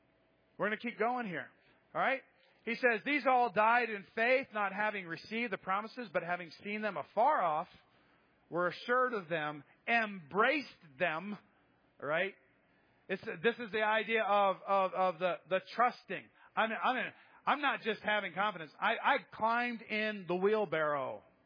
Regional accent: United States; I always said I was from the United States, right? I'm an American.

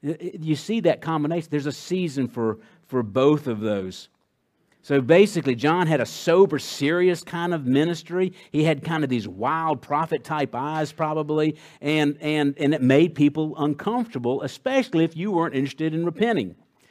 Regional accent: Scotland, United Kingdom; you know, I'm Scottish, so we're depressed all the time, and we like to sing.

